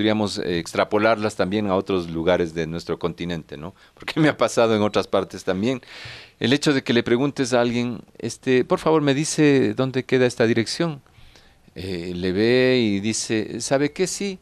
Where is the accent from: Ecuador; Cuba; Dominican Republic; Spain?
Ecuador; porque si somos ecuatorianos, pues tenemos que ser también autocríticos